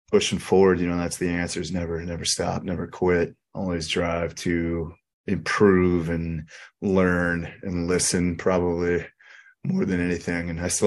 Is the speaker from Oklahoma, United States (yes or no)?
no; Kansas, United States; I'm from Kansas originally, and this is before cell phones, really, man.